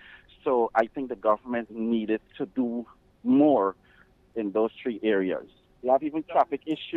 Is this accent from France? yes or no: no; Guyana; because I'm a Caribbean person also. I'm from Guyana.